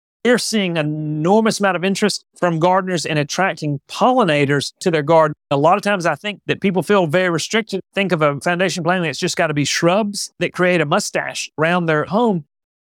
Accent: Auburn, United States; When we would visit him, they lived in Central Florida. I was growing up in Auburn.

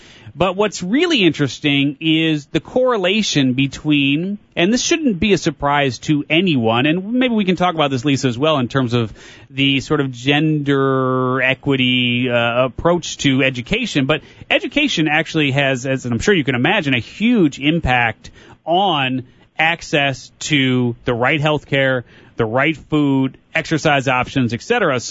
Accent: Illinois, United States; So back to my home state, good old Illinois.

